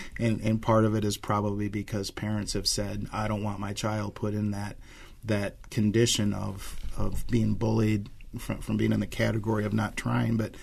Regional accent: Lexington, Michigan, United States; When I grew up in Lexington, Michigan, which is up in the Thumb, and I was at Meyer Elementary School

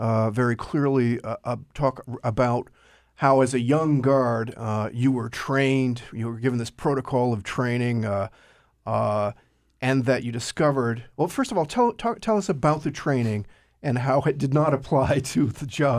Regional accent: Thomaston, Maine, United States; I grew up in Thomaston, home of the former Maine State Prison

